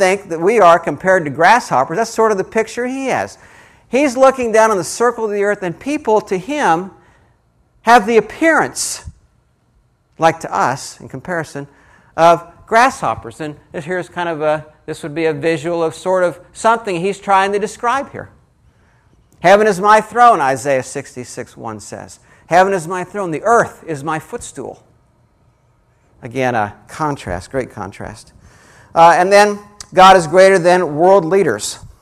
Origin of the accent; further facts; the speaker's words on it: Colorado, United States; One of the things growing up in Colorado I loved to do is when our family went up in the mountains and camped out during the summer